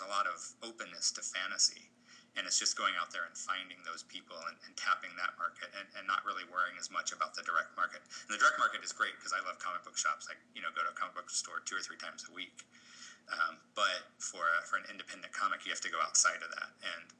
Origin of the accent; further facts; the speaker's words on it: Hawaii, United States; Because, see, I grew up in Hawaii, and I went to school in New York to get as far away from my family as possible.